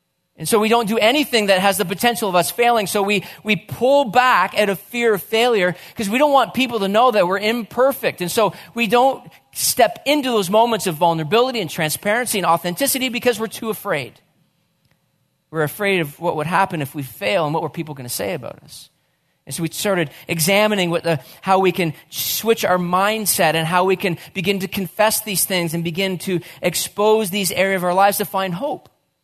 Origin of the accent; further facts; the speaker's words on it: New Brunswick, Canada; I grew up in New Brunswick. We only had one channel, Channel 6.